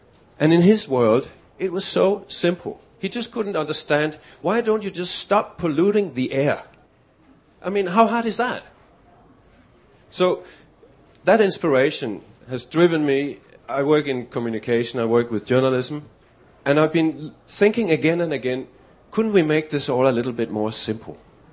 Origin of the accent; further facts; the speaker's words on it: Denmark; moved away as an adult; now in Australia; wonder about my accent, I came to Australia 4 years ago from Denmark.